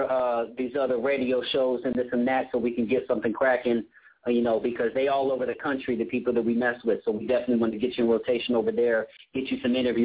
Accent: Riverside, California, United States; Now, I'm Cali born and bred. I grew up on Riverside. I was there for, 20-something years

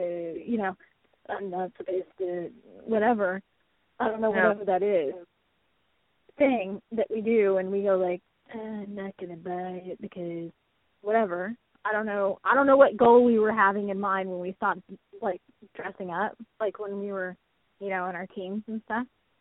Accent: Texas, United States; I came from Texas up there, and I don't dress like a normal, I don't know if you call it normal Texas girl does

